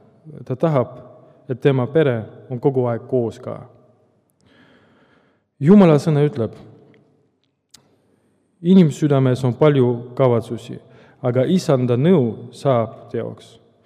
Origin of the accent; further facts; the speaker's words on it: Valga, Valga County, Estonia; Olen Valgast pärit